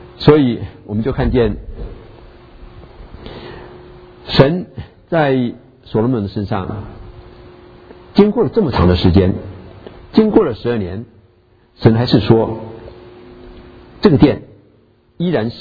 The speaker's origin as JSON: {"language": "Chinese", "country": "China", "said": "就像我们中国人呢，建造万里长城啊，用了很多的人力物力"}